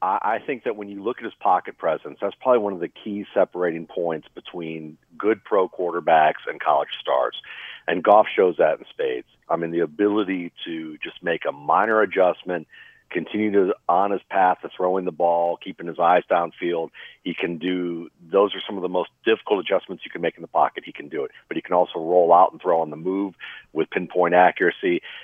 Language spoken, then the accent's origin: English; Mayfield Heights, Ohio, United States; also born or lived in Euclid; I grew up in Mayfield Heights and Euclid for a time.